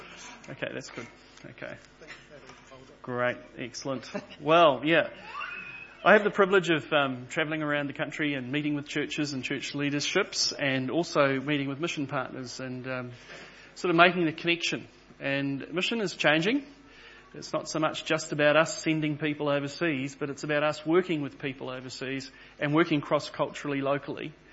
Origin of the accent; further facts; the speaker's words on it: Papua New Guinea; I grew up in Papua New Guinea. I was born there.